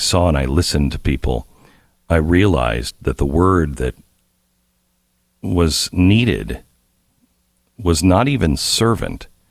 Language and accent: English; Texas, United States; oh, I'm from Texas, and they would back away from me.